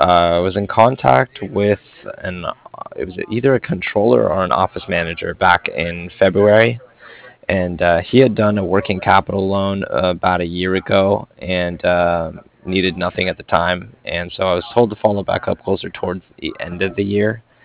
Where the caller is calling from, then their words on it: Cardiff, Wales, United Kingdom; And I was calling from Cardiff.